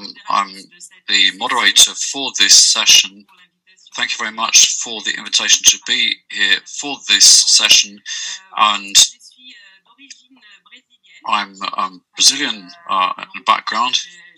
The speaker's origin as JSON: {"language": "English", "region": "Quebec", "country": "Canada", "said": "So I'm Canadian, white, Quebecois."}